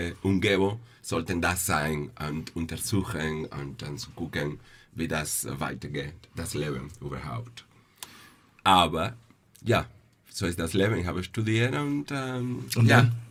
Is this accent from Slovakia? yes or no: no; Cuba; German is a second language; Ja, ich komme aus Kuba.